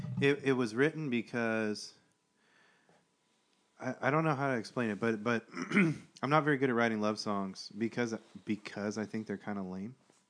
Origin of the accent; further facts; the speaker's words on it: California, United States; I'm from Southern California. I'm from a little town in Southern California. And my family's from L.A.